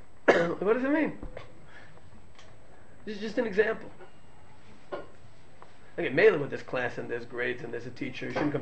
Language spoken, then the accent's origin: English; New York City, New York, United States; I grew up in Flatbush, so us like 10th and 11th grade kids, we're going to sit there and learn.